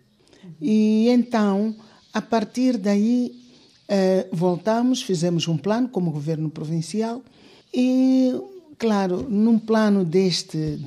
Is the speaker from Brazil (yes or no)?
no; Mabil, Inhambane, Mozambique; Eu sou natural de Moçambique, da província de Inhambane, distrito da Machiche. Localidade de Mabil.